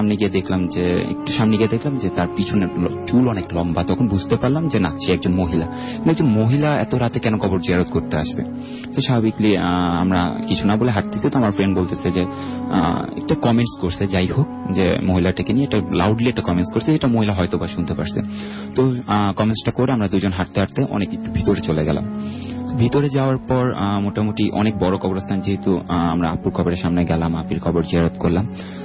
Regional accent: Fatullah, Dhaka Division, Bangladesh; নারায়ণগঞ্জ ফতুল্লা লালপুর থেকে এসেছি।

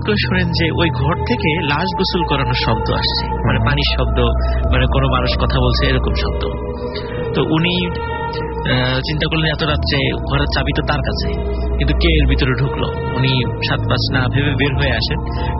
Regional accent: Rajbari, Dhaka Division, Bangladesh; আমাদের আমার বাড়ি রাজবাড়ি জেলা

